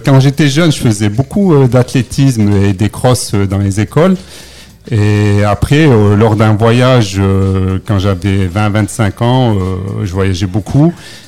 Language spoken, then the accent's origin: French; Échirolles, Auvergne-Rhône-Alpes, France; J'ai 45 ans. Je viens de la ville d'Échirolles. Mm-hmm. Donc, je suis un peu un sportif échirolois.